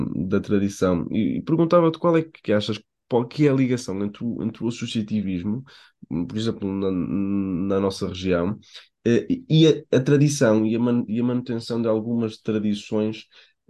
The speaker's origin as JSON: {"language": "Portuguese", "town": "Paredes", "region": "Porto", "country": "Portugal", "said": "Eu sou de Paredes, tu és de Lousada, somos aqui dois concelhos bastante próximos, já mais para o interior do distrito do Porto."}